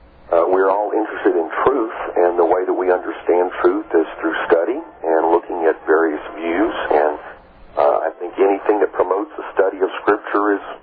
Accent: South Korea; now in United States; I was raised in Korea.

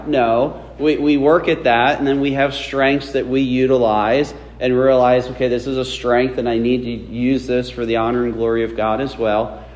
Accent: Butler, New Jersey, United States; The little town of Butler was the town I grew up in.

